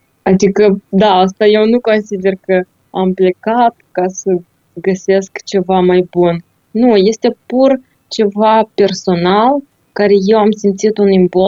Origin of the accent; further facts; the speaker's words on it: Chișinău, Moldova; moved away as an adult; now in Prague, Czechia; Sunt originară din Chișinău, am 37 de ani. Chișinăul a fost, da, locul unde am învățat, unde am crescut, dar deja de 6 ani sunt stabilită în Praga